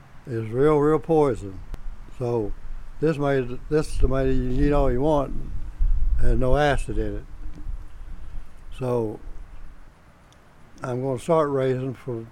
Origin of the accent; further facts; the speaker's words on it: Kentucky, United States; Well, I'm from Pike County.